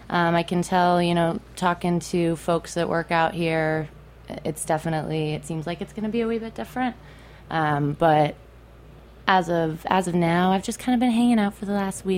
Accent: San Francisco, California, United States; San Franciscan.

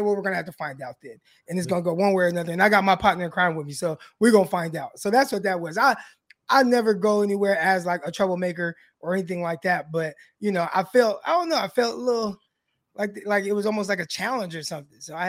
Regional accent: Stockton, California, United States; I am from Stockton, California.

